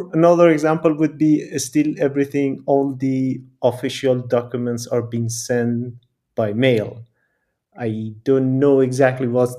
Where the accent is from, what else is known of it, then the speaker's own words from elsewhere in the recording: Iran; English is a second language; moved away as an adult; now in Berlin, Germany; I come from Iran, and I've been in Berlin for the last more than 6 years.